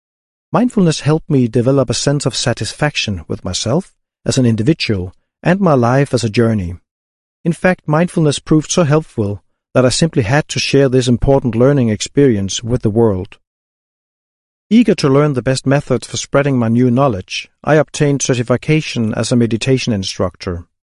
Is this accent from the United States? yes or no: no; Odense, Southern Denmark, Denmark; English is a second language; I was born and raised in Odense, Denmark's third largest city and the childhood home of fairy tale writer Hans Christian Andersen.